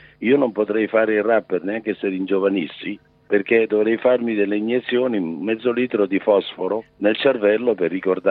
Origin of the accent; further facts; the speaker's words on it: Rome, Lazio, Italy; Io sono romano e ho detto: certo che mi garba.